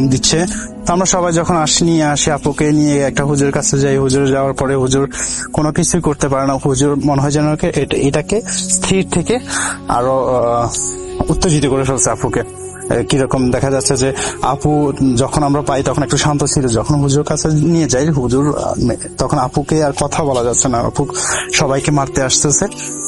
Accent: Daganbhuiyan, Chittagong Division, Bangladesh; আর আমার বাড়ি হচ্ছে ফেনী জেলার অন্তর্গত দাগনভূঞা উপজেলায়, তো কোন একটা গ্রামে।

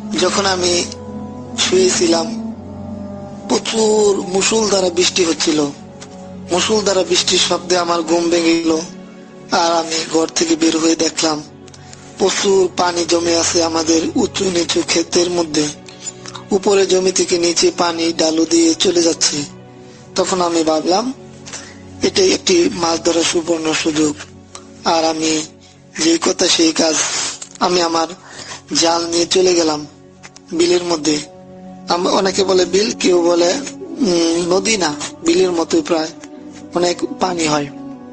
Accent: Kapasia, Dhaka Division, Bangladesh; moved away; আমার দেশের বাড়ি গাজীপুর জেলার কাপাসিয়া থানা। আপনারা হয়তো জানেন রাসেল ভাই, কাপাসিয়ায় গাজীপুরে প্রচুর শালবন

